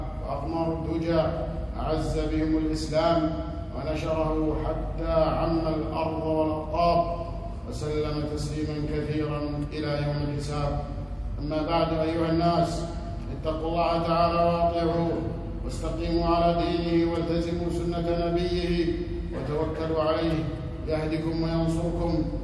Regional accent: Kuwait; وموقع هذا اللقاء كان في أرض كاظمة في شمال بلادنا الكويت الحبيبة

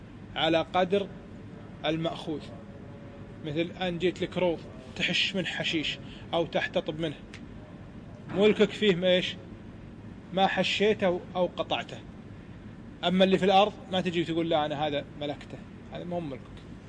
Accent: Kuwait; كان أول ما هو معروف عندنا، معروف في الشام، الآن صار معروف حتى عندنا في الكويت.

